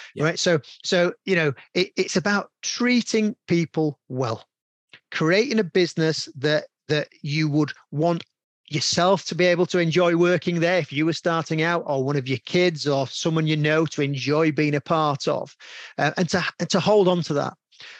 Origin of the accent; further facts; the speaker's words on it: Yorkshire and the Humber, United Kingdom; As a Yorkshireman, we're notoriously tight